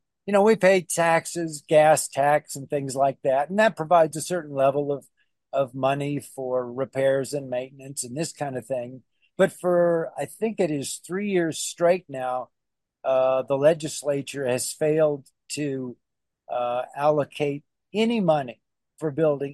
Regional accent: Dallas, Texas, United States; born there; I was born in Dallas, Texas. I went to the University of Texas at Arlington, got a degree in political science.

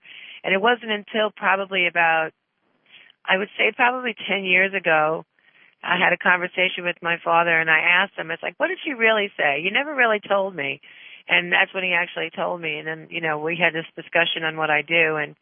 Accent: New York, United States; And of course, yeah, I'm from New York.

